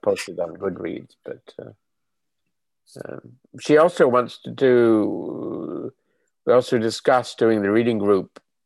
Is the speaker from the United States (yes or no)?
no; England, United Kingdom; I grew up in England and there were no phones when I grew up.